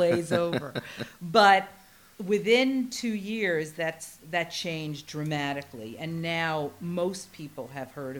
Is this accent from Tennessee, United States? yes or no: no; Queens, New York, United States; turned out that he and I grew up in Queens in New York, about maybe 20 minutes away from one another.